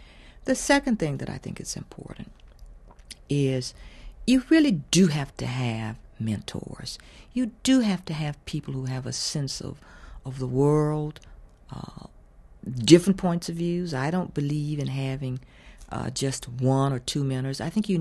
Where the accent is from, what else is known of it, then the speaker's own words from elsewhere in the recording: the South, United States; particularly growing up in the South.